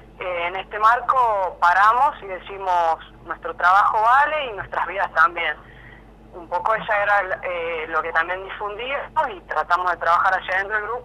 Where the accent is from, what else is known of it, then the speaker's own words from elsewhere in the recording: La Rioja, Argentina; now in Guaymallén, Argentina; En mi caso también soy de La Rioja